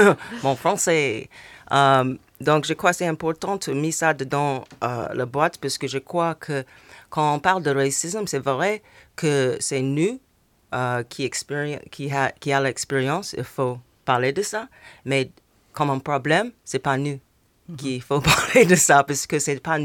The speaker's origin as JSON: {"language": "French", "country": "United States", "tie": "born or raised there", "second_language": "French", "said": "comme j'ai grandi en Amérique"}